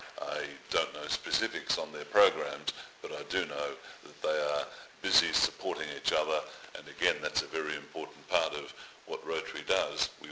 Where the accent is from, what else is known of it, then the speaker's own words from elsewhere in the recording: Australia; I didn't say in my earlier comments that I am Australian, so it's a pleasure to speak to SBS Radio Serbia Australia.